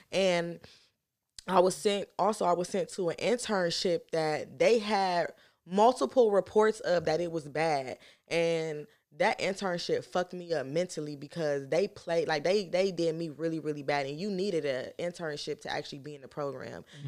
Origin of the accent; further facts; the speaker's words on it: Cleveland, Ohio, United States; So, of course, growing up in Cleveland, that's what everybody talk about.